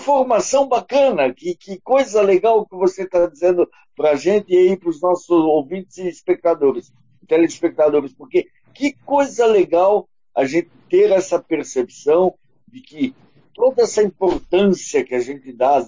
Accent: Blumenau, Santa Catarina, Brazil; born there; now in Balneário Camboriú, Brazil; na cidade de onde eu nasci, na cidade de Blumenau, como eu disse, hoje eu moro em Balneário Camboriú

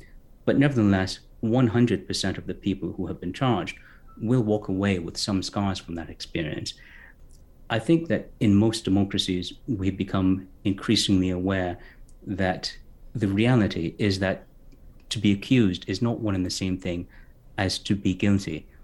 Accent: Canada; I come from Canada. I live in Canada.

